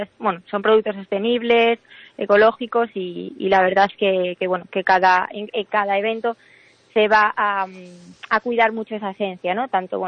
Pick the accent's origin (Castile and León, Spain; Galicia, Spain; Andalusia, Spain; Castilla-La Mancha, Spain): Galicia, Spain; Ferrol; yo soy de Ferrol, ¿eh? Ah, yo soy de Ferrol, mis socias de Miño.